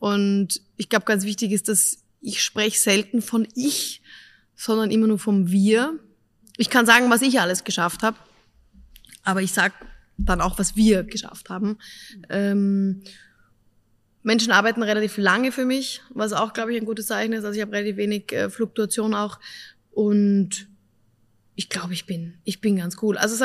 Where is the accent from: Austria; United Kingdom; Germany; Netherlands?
Austria; Upper Austria; Ich freue mich, in der Heimat zu sein. Ich bin Oberösterreicherin. Mein Vater kommt nämlich aus Kallham, Neumarkt.